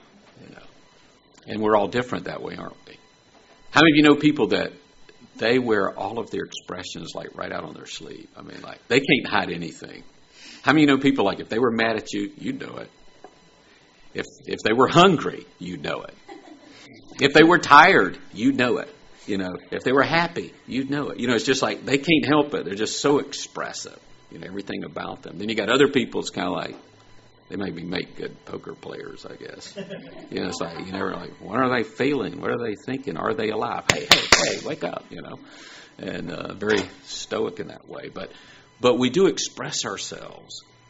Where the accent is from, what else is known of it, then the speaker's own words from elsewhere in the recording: the South, United States; because we're from the South